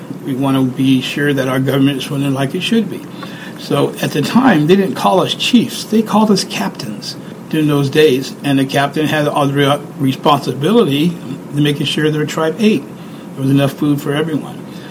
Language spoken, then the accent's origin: English; California, United States; We're not Plains Indians. We're Indians from California.